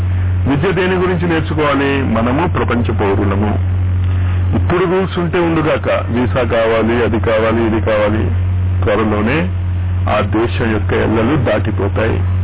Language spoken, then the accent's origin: Telugu; Varanasi, Uttar Pradesh, India; నేను ఆంధ్రాని, ప్రకృతి నిర్ణయించింది కదా. నేను పుట్టిన దగ్గర నుంచి నా 24 ఏళ్ల వరకు కాశీలోనే ఉన్నా. చాలా మందికి కాశీలో నేను అసలు తెలుగు వాళ్ళని తెలియదు.